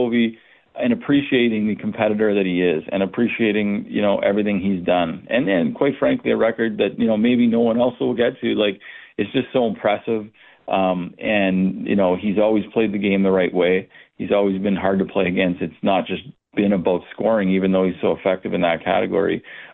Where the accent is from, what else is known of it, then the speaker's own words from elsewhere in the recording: Canada; as a Canadian, you just think, you know, he's the greatest